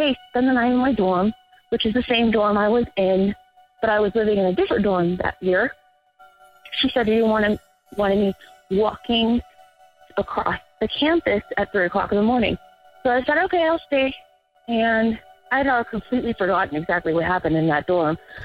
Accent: Phoenix, Arizona, United States; I'm from Phoenix, Arizona.

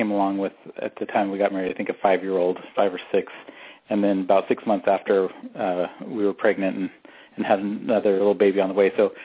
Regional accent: Salem, Oregon, United States; Salem is where I grew up, and then I went to the University of Oregon for a year

